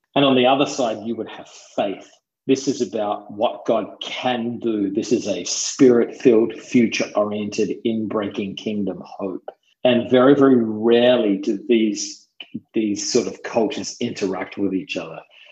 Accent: Adelaide, South Australia, Australia; moved away as an adult; I'm originally from Adelaide, South Australia. So I lived in Australia till I was 20.

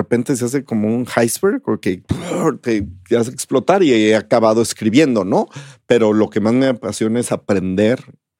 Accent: Mexico; buscamos transmitir principios, valores y virtudes que todos tenemos como mexicanos, ¿no?

